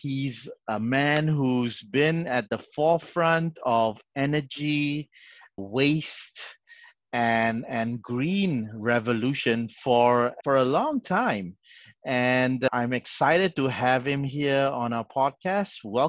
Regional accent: Malaysia; my home country of Malaysia and in the island, the beautiful island of Penang.

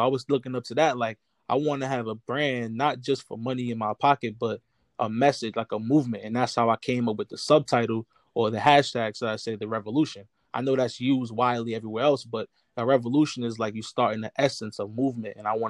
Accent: Harlem, New York, United States; I'm born and raised in Harlem.

